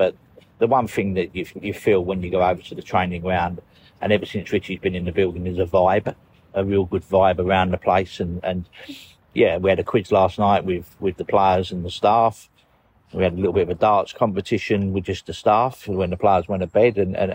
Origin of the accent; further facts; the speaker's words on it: Newham, London, United Kingdom; I was brought up in West Ham, in Newham.